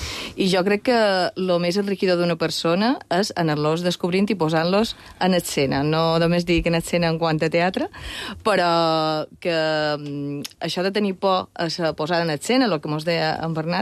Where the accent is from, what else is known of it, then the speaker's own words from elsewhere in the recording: Balearic Islands, Spain; Jo és que som mallorquina